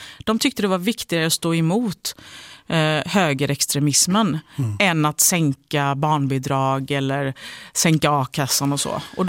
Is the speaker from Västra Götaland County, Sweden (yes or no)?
yes; Gothenburg, Västra Götaland County, Sweden; Det ligger ju djupt rotat hos mig som göteborgare.